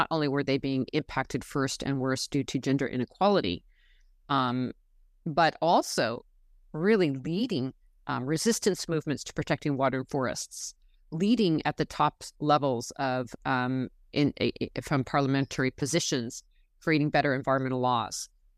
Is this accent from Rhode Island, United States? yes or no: no; California, United States; the redwood forests in Northern California, where I live. That was, one of the big issues where I was growing up in Mendocino County was the logging of the redwood forests.